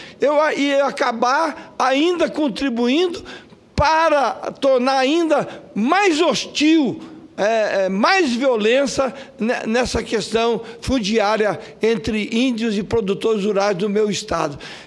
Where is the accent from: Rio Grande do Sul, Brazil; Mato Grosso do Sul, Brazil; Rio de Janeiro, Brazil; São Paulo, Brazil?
Mato Grosso do Sul, Brazil; Bela Vista; fica entre Antônio João e a minha cidade natal, que é Bela Vista